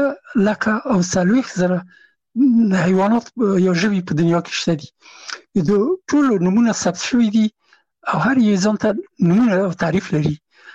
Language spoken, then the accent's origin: Pashto; Afghanistan; هغه هغه زه نه پېژندلم چې زه هم افغان یم، ما ته یې نه پېژندو چې افغان یم.